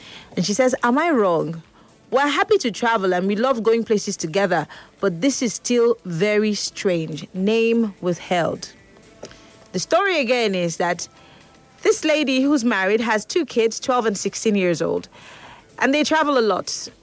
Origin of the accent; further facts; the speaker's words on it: Calabar, Cross River, Nigeria; I grew up in Calabar.